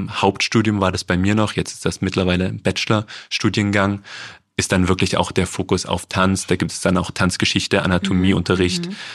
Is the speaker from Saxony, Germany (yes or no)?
yes; Dresden, Saxony, Germany; als Dresdner